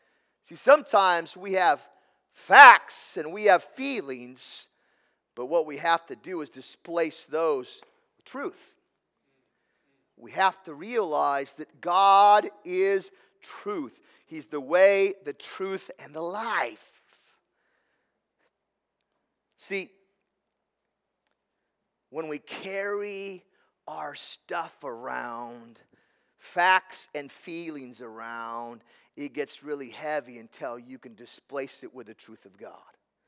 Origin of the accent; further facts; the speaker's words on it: Oregon, United States; Now, I'm from Oregon. This isn't a soda, this is a pop.